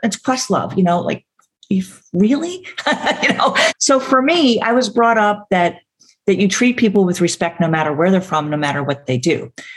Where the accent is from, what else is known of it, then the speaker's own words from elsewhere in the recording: New York, United States; because, you know, growing up in New York, my parents were so great.